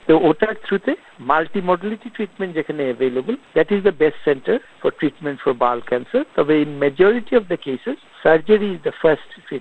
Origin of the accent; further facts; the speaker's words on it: Bangladesh; now in Australia; আমি আমাদের বাংলাদেশি এবং বাঙালি যারা কমিউনিটি আছেন অস্ট্রেলিয়াতে, সবাইকে একটা ইম্পর্টেন্ট কথাই বলবো